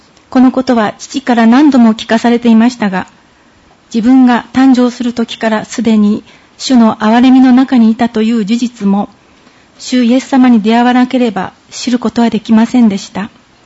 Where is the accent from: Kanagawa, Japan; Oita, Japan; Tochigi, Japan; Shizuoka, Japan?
Tochigi, Japan; Utsunomiya; こんにちは。宇都宮から来ました